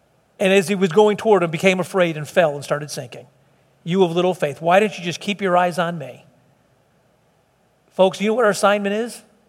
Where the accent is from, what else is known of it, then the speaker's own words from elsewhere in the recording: Chicago, Illinois, United States; I'm from Southside Chicago originally.